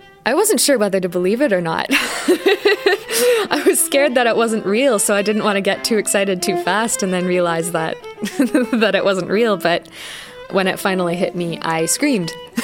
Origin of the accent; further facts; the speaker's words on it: Victoria, British Columbia, Canada; I'm from Victoria, BC, which is in Canada, and I play the viola.